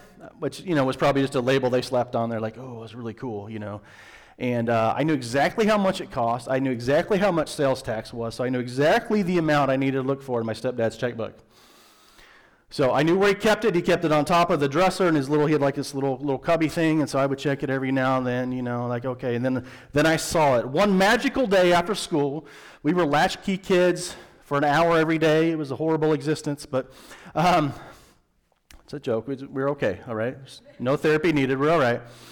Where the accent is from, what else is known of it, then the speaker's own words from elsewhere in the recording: Midwest, United States; when I was in Nashville with the Southerners, who thought I was a Northerner. Now you guys think I'm a Southerner. And both of you are wrong. I'm a Midwesterner.